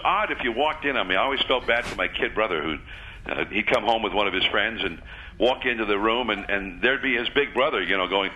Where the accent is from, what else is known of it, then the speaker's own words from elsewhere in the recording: California, United States; growing up near San Francisco